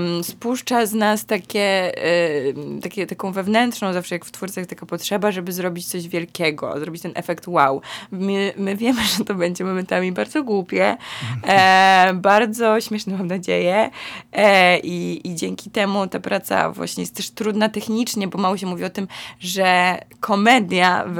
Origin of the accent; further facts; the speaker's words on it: Kraków, Lesser Poland, Poland; Dla mnie to jest niezwykle ciekawe, bo ja jestem z Krakowa i pamiętam, jak chodziłam do tego teatru 10 lat temu